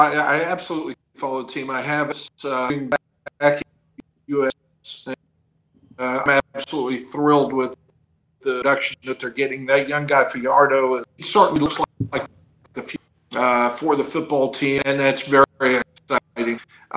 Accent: Stockport, North West England, United Kingdom; Well, actually, I grew up outside of Manchester, a little town called Stockport.

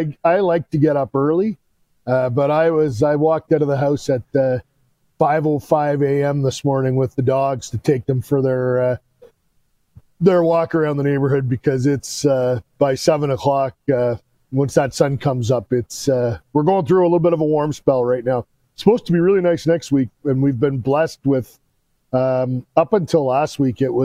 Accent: Canada; now in United States; I live in the United States. I am Canadian.

